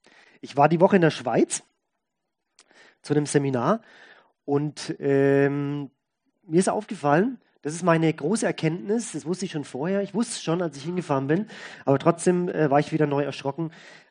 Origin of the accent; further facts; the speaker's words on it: Bavaria, Germany; Ich habe es mal hochgerechnet auf dem Seidler als Franke